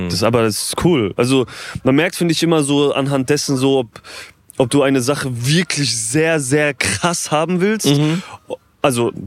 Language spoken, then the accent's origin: German; Mannheim, Baden-Württemberg, Germany; Weißt du was krass, Bro? Ich bin ja aus Mannheim.